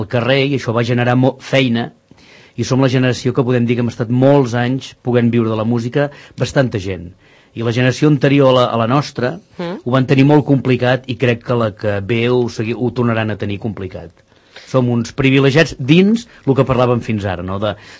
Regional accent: Manlleu, Catalonia, Spain; jo soc de Manlleu, de la Plana de Vic

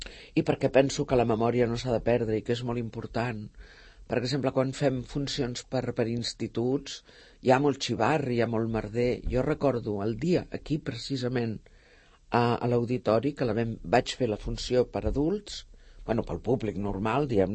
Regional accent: Sant Cugat, Catalonia, Spain; jo això ho faig aquí, a Sant Cugat, però perquè és el meu poble.

